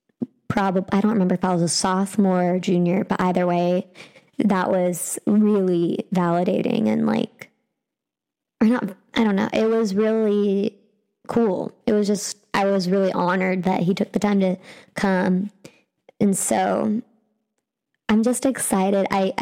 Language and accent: English; Marietta, Georgia, United States; We started the festival run in my hometown of Marietta, Georgia, at the Cobb International Film Festival.